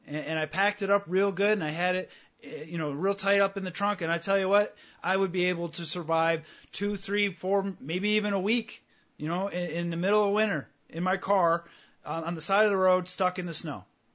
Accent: New York, United States; I mean, I grew up in Western New York, which gets brutally cold and the weather changes on a whim.

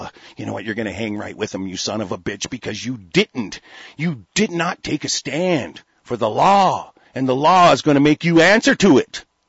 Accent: Oregon, United States; I grew up in Oregon, and I travel a lot to Washington.

